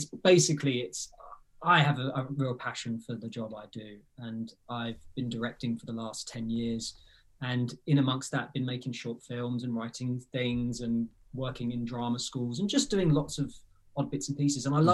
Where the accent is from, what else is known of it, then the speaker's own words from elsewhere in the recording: London, United Kingdom; I grew up in Southeast London